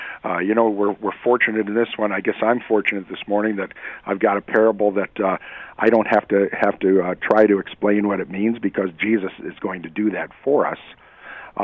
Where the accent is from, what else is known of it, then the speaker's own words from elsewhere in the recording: Michigan, United States; now in Iowa, United States; I grew up in Michigan, and I'll tell you, the soil around here is much better than the stuff that that we had in southeastern Michigan.